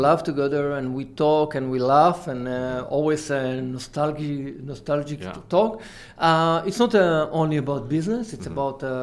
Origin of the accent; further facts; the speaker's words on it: Israel; English is a second language; I born and raised in Israel, mm-hmm. educated in Israel, have been in the Israeli army in one of the elite units for almost 6 years. Then I study engineering in Israel